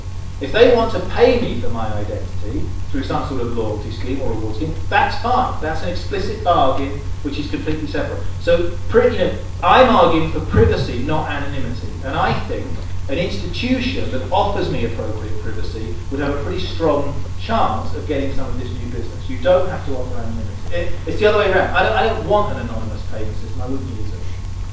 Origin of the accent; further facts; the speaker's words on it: England, United Kingdom; Because I'm English, and we don't have any tradition of carrying ID cards or papers.